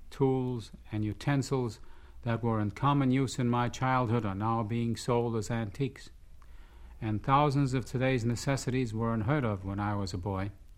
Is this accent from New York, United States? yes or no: yes; New York City, New York, United States; I was born and brought up in New York City on the Lower East Side, in a Jewish home and neighborhood.